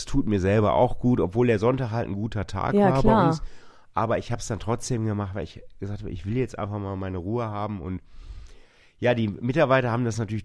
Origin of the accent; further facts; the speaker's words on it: North Rhine-Westphalia, Germany; Weil ich komme ja aus dem Ruhrgebiet, also es gab es früher kaum frische Kräuter.